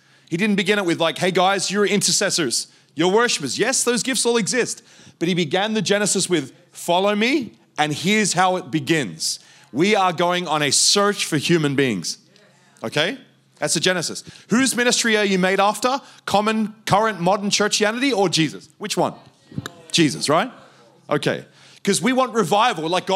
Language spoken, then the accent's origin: English; Geelong, Victoria, Australia; also born or lived in Melbourne; But even in my own hometown, Melbourne, where I come from, I grew up in Geelong.